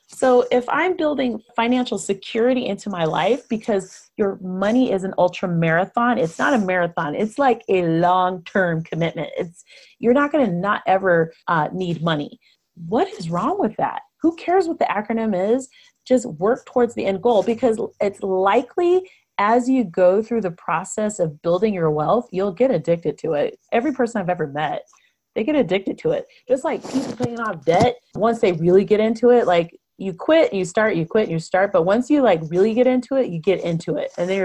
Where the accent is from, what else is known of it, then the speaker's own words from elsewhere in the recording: Colorado, United States; even though I'm from Colorado, I went to college in upstate New York